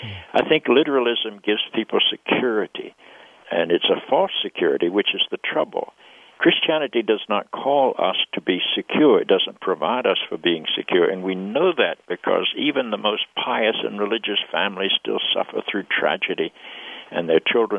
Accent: the South, United States; Where I grew up in the South

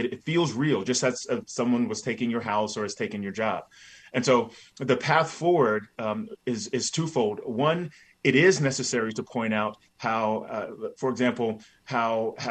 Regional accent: Raleigh, North Carolina, United States; I grew up in Raleigh, North Carolina, one of a few Black families in a white suburb.

